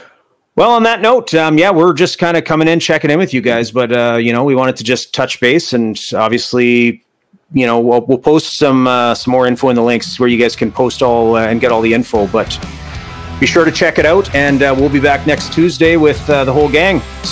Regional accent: Canada; as a Canadian

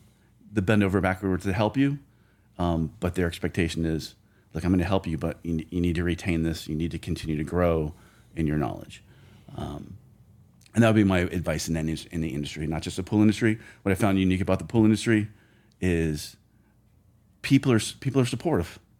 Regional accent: Connecticut, United States; My experience in pools was growing up in Connecticut, we had above ground pools, 24-inch round.

